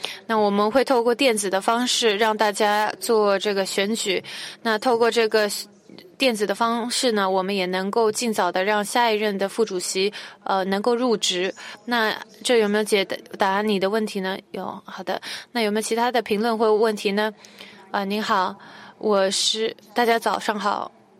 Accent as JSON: {"language": "Chinese", "country": "Uruguay", "second_language": "Chinese", "said": "我是从乌拉圭来的。"}